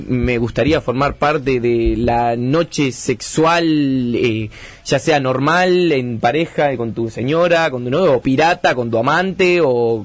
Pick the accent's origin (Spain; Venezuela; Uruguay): Uruguay; Me siento tan feliz como uruguayo que soy